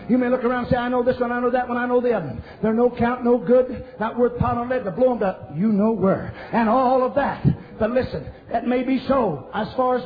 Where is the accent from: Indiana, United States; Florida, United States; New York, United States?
Indiana, United States; I'm from Indiana. I appreciate the deep moving of the Spirit of God.